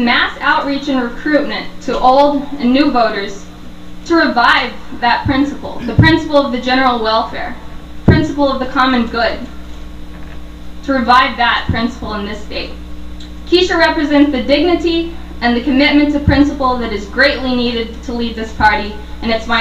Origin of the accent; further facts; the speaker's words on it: Texas, United States; I'm from South Texas, Rio Grande Valley, a strong Democratic area.